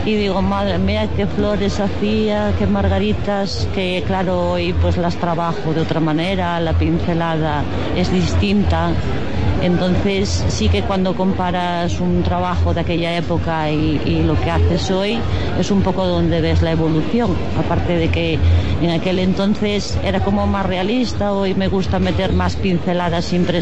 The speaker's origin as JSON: {"language": "Spanish", "town": "Vegadeo", "region": "Asturias", "country": "Spain", "tie": "born or raised there", "said": "ahora me ha apetecido venir a mi pueblo a presentar pues aquí mi trabajo."}